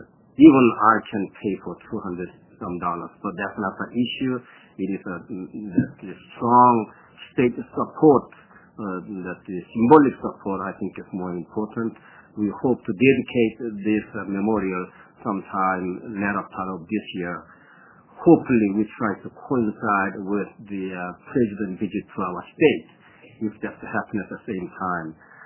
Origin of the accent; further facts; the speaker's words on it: Georgia, United States; from the Hyundai Semiconductor Headquarters in my hometown, Georgia area.